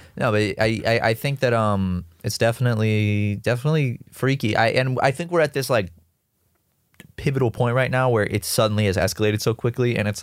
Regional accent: Charleston, South Carolina, United States; But we all grew up in I grew up in Charleston, you grew up in Columbia.

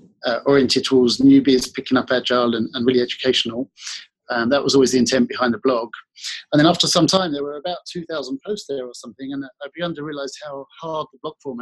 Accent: South East England, United Kingdom; accent: slightly Australian; Yeah, so, I'm from Kent in England, and I have a little bit of Australian accent after spending a couple of years there

